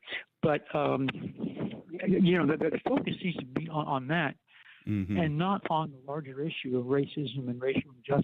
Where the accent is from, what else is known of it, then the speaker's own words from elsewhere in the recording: Arlington, Virginia, United States; I'm actually close. I'm from Arlington.